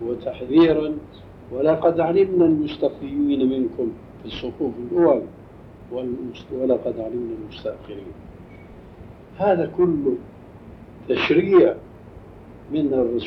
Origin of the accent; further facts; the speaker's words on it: Syria; يسمى عندنا في سوريا بالصف